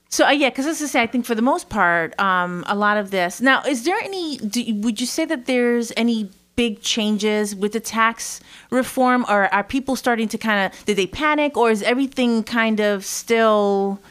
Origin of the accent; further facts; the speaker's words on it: Middletown, New York, United States; I'm from Middletown.